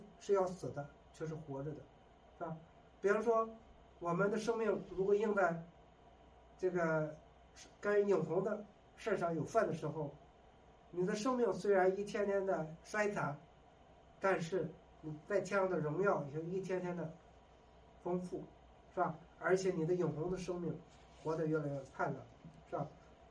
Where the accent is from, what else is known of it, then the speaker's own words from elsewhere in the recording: China; 我们中国人有一个中庸之道，特别喜欢和稀泥。